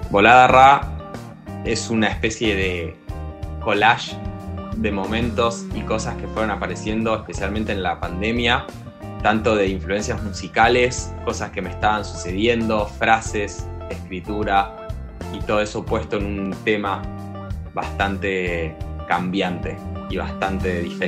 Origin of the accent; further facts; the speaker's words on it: San Martín de los Andes, Neuquén, Argentina; also born or lived in Buenos Aires; de San Martín de los Andes, Patagonia. Me moví mucho, viví en varios lugares, entre ellos varios años en Buenos Aires.